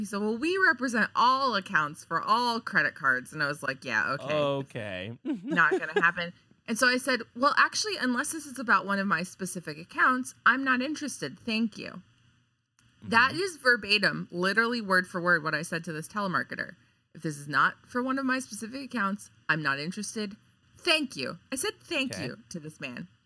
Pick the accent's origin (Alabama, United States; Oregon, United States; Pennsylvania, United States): Pennsylvania, United States; Pittsburgh; so I was at work and I got I'm from Pittsburgh and I got a phone call from an unknown Pittsburgh number.